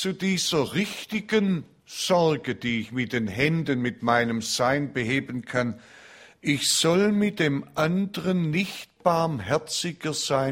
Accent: Baden-Württemberg, Germany; wir sind doch Schwabe.

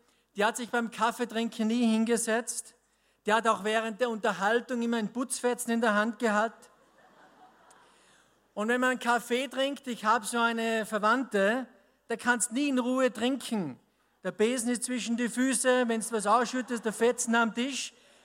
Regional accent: Austria; Bei uns in Österreich gibt es eine Werbung, die kennt jedes Kind.

